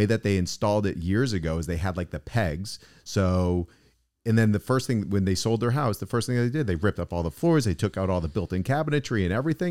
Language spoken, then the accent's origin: English; Easton, Massachusetts, United States; also born or lived in Newton; In a town called Easton. South Shore.